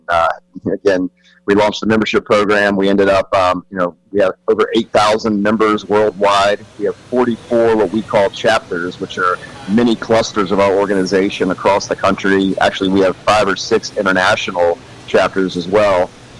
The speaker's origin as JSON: {"language": "English", "town": "Charlotte", "region": "North Carolina", "country": "United States", "said": "So yeah, I am from Charlotte originally."}